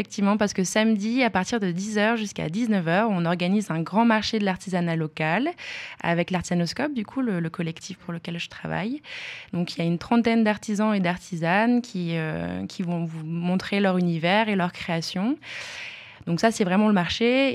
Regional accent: Metz, Grand Est, France; Et moi je suis Lorraine, je viens de Metz dans le 57.

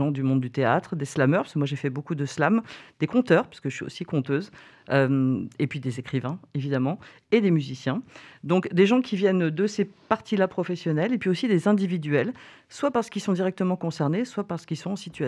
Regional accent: Île-de-France, France; Alors moi, je viens du 93, donc de la région parisienne.

